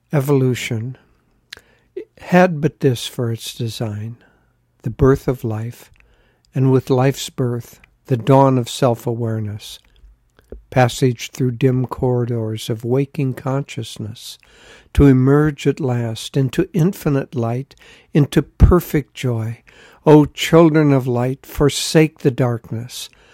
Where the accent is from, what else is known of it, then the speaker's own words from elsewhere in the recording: Decorah, Iowa, United States; I grew up in Decorah, Iowa, and across from our house was a large park